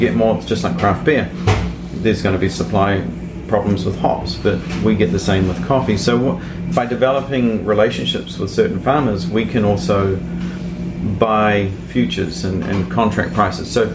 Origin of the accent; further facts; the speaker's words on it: New Zealand; I had an accent and I'm from New Zealand